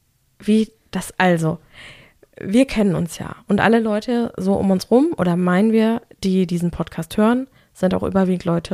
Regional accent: Bavaria, Germany; Tief im Inneren bin ich halt doch eine Bayerin.

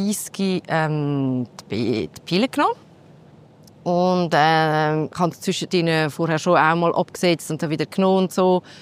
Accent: Zurich, Switzerland; Ich komme aus Zürich

